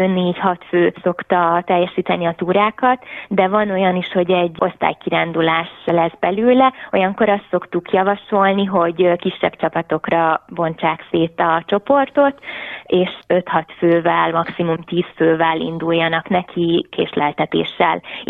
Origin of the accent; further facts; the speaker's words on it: Nyíregyháza, Szabolcs-Szatmár-Bereg, Hungary; born there; Valójában Nyíregyházán születtünk, úgyhogy onnan már Debrecen csak egy ugrás